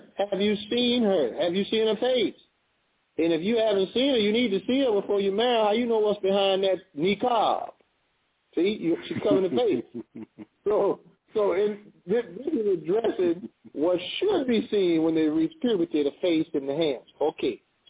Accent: Jacksonville, Florida, United States; We grew up together in the Blodgett homes in Jacksonville.

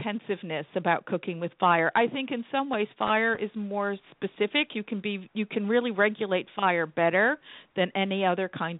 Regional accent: New England, United States; My mother's from Italy. My father's Irish. I grew up in New England, and I've spent 30 years in the 17th century.

